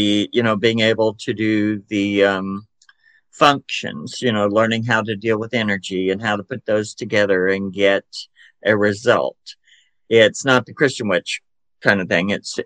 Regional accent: Chattanooga, Tennessee, United States; accent: Southern drawl; I'm from Chattanooga, Tennessee. I'm 63

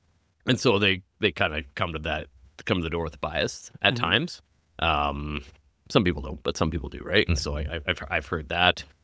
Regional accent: Toronto, Ontario, Canada; born there; I was born in Toronto. I have family in Ontario, southern Ontario. I got family in BC. I'm a Canadian.

